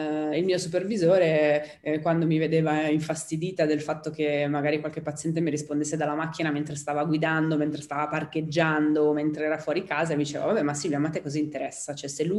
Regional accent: Milan, Lombardy, Italy; accent: Milanese; tout court detto in francese con la mia parlata milanese

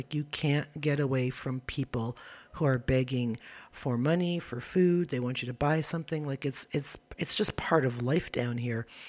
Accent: Ontario, Canada; now in Guatemala; here in Guatemala. And I'm from Northern Ontario, Canada.

